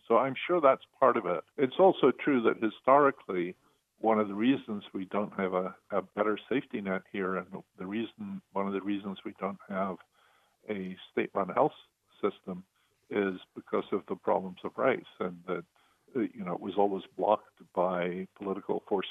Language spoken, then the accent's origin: English; Scotland, United Kingdom; when I grew up in Scotland, you know, the people in our town that were most respected had never been to college